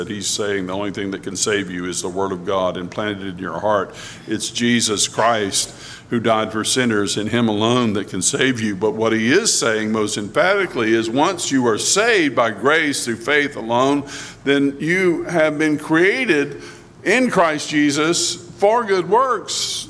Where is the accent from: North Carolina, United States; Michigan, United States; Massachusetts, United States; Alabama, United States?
Alabama, United States; I'd been bitten thousands and thousands of times as growing up in South Alabama.